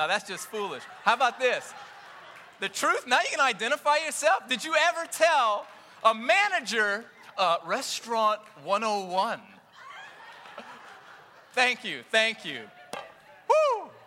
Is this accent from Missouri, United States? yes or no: yes; Jennings, Missouri, United States; I grew up in Jennings, that's why I know this.